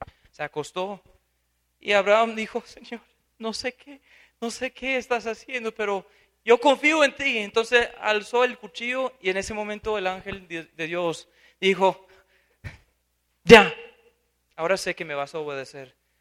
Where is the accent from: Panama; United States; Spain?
United States; Yo creo que acá en Latinoamérica, igual en mi país, en los Estados Unidos